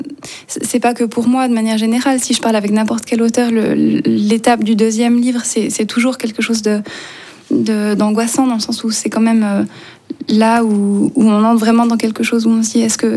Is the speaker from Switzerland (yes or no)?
yes; Switzerland; c'est encore... autrement plus intimidant quand on vient de la Suisse que d'aller dans ce pays